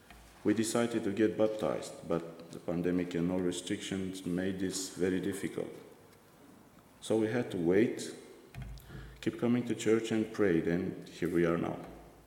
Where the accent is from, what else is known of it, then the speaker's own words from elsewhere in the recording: Romania; we come from Romania, where we grew up in an Orthodox family.